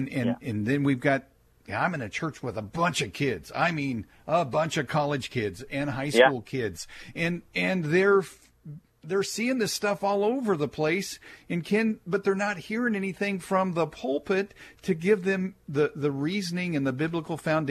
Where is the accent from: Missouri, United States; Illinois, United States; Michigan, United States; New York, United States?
Missouri, United States; Kansas City; I grew up in Kansas City, went to a high school in the center of town, an urban school, and we figured it out.